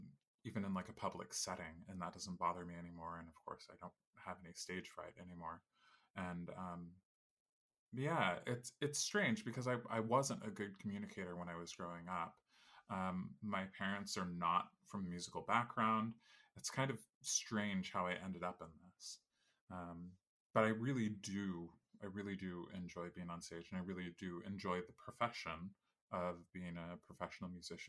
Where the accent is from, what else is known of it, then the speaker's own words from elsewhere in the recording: California, United States; moved away as an adult; also born or lived in Chicago; now in Germany; I grew up in California, did all of my undergrad there even, at CSU Sacramento, and then eventually in 2005 I went to Chicago for my master's and my artist diploma before I went to Germany